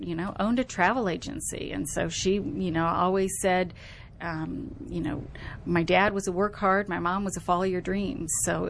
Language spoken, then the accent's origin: English; Florida, United States; I grew up in Florida, South Florida.